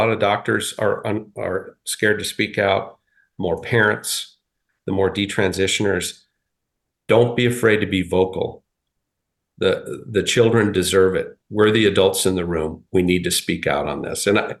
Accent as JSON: {"language": "English", "region": "Montana", "country": "United States", "tie": "born or raised there", "said": "I grew up in Western Montana on a cattle ranch."}